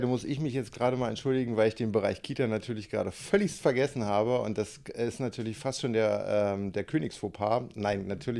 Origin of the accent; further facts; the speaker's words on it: Berlin, Germany; Ich komme ursprünglich aus Berlin, bin in Berlin-Lichtenberg geboren. Meine Eltern sind irgendwann in Speckgürtel von Berlin gezogen